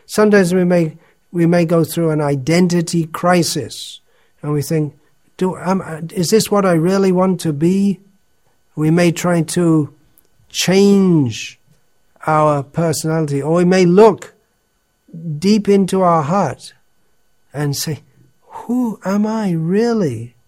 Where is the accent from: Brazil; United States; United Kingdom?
United Kingdom; England; I am an Englishman.